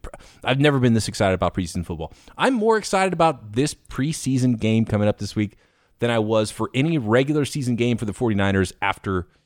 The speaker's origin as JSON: {"language": "English", "town": "Visalia", "region": "California", "country": "United States", "tie": "born or raised there", "said": "I've talked to David Lombardi, who's from my hometown of Visalia, California."}